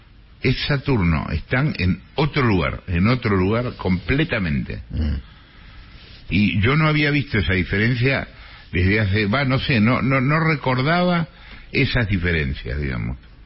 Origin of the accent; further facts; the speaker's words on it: Sarandí, Buenos Aires Province, Argentina; now in Buenos Aires, Argentina; yo soy de Sarandí, que no es mucho mejor que Solano, digamos. Ahora vivo en Capital, pero digamos, conozco bien la provincia.